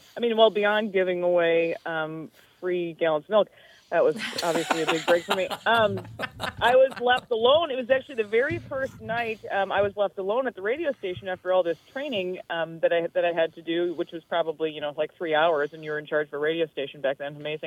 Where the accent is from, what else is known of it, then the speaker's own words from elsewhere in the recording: Worthington, Minnesota, United States; I started at a radio station in my hometown in Worthington in high school.